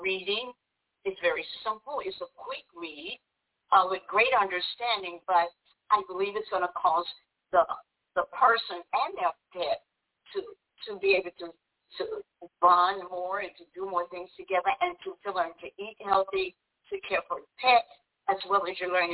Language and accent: English; Birmingham, Alabama, United States; I'm from Birmingham, Alabama, and right now I work at the healthcare for girls.